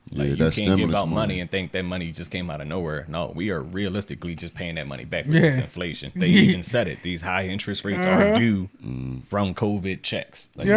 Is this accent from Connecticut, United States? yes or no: no; Philadelphia, Pennsylvania, United States; I grew up in Philly, like I told y'all earlier. When I grew up down West Philly